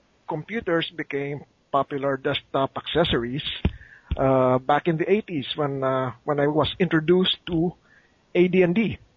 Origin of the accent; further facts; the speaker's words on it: Philippines; I'm from the Philippines, where the people are warm and the climate is warmer, especially nowadays.